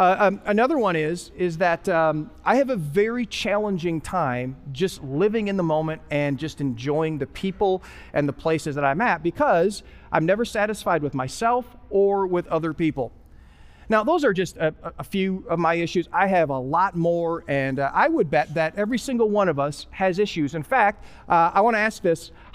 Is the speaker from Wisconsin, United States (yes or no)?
yes; Wisconsin, United States; also born or lived in California / Florida; I lived in California for a while, lived in Florida for a while, okay? Even though I grew up in Wisconsin.